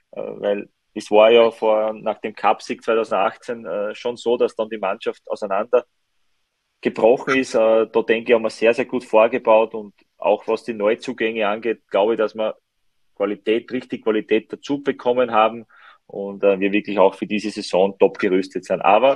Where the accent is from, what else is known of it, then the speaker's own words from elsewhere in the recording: Styria, Austria; Ich bin Steirer, ich fühle mich sehr wohl. Es passt in Graz sehr, sehr gut.